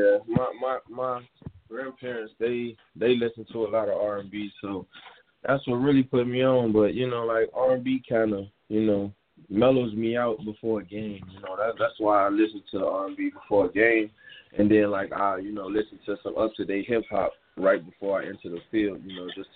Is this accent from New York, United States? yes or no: no; Chicago, Illinois, United States; It's growing up in Chicago, it's not really much opportunities. It's a rough environment